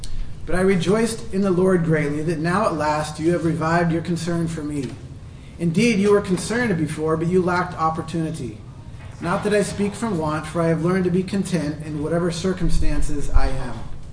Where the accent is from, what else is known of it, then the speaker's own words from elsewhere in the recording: Shoreline, Washington, United States; I grew up in Shoreline, just about 30 minutes south of here. My dad was and still is a pastor of a church, Tabernacle Baptist Church. I'm the second of eight children, so I come from a large family.